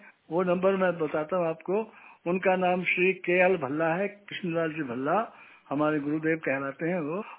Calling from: Delhi, India; मैं दिल्ली से … बहुत लंबे अंतराल के बाद आप सबसे मुखातिब हो रहा हूँ।

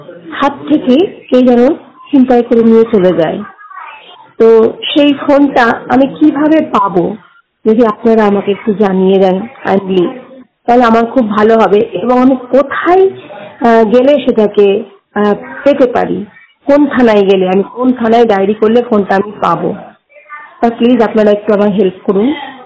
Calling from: West Bengal, India; কথা বলছি বীরভূম থেকে।

